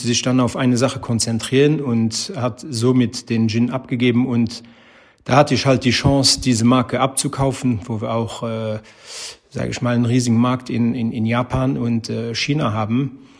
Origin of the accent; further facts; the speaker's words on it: Luxembourg; Bin aus Luxemburg, der kommt aus Belgien.